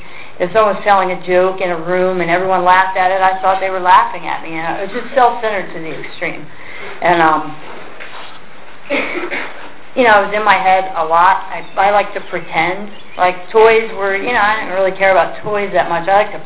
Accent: Texas, United States; And I was born in Texas. I was raised there. I lived there probably for the first 24 or 25 years of my life, and people noticed pretty quick that I don't really have an accent.

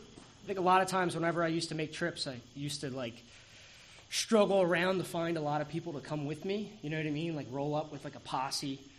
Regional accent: Drexel Hill, Pennsylvania, United States; now in Upper Darby, United States; I was born and raised in Drexel Hill. I presently reside in Upper Darby

